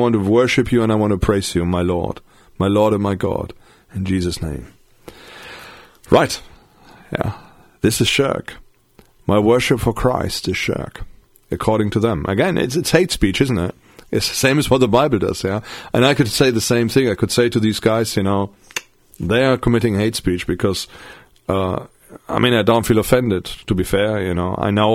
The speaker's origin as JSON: {"language": "English", "country": "Germany", "tie": "born or raised there", "second_language": "English", "lives_now": "United Kingdom", "said": "I've got a German culture. I'm German. I grew up in Germany, but I've lived in Britain for most of my life."}